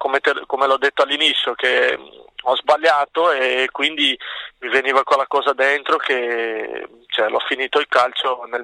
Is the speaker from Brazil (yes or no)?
yes; Brazil; Italian is a second language; il sogno, penso, che da un brasiliano che esci dalla favela, dalla povertà, e vuoi fare calciatore.